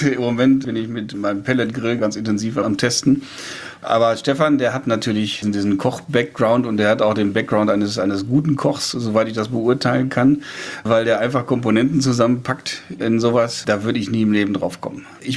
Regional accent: Lüdenhausen, North Rhine-Westphalia, Germany; Ich komme aus Lüdenhausen, kleines Dorf, viele landwirtschaftliche Betriebe, die teilweise gar nicht mehr landwirtschaftlich arbeiten oder reduziert landwirtschaftlich arbeiten.

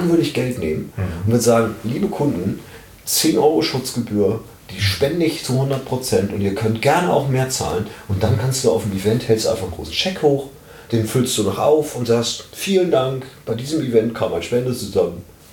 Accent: Hamburg, Germany; born there; Ich bin gebürtiger Hamburger.

